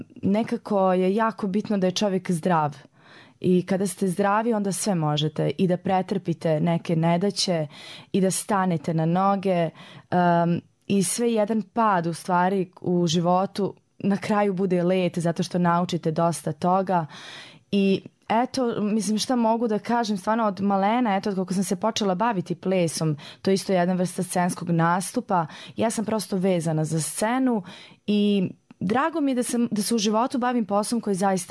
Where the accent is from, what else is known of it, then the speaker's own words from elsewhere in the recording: Banja Luka, Republika Srpska, Bosnia & Herzegovina; also born or lived in Tuzla; tako da sam se ja slučajno rodila u Tuzli. Inače sam odrasla u Banja Luci, tu sam završila i školu i gimnaziju